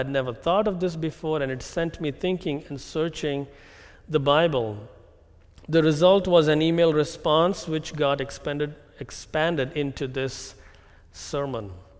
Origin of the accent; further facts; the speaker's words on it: India; English is a second language; I'm reminded of my time growing up in India, going to a K-12 Catholic school for 14 years.